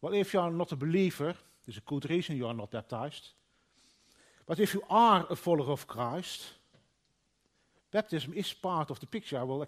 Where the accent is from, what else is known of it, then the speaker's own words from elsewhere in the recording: Netherlands; English is a second language; I come from the Dutch Bible Belt area, so there were a lot of children going to church.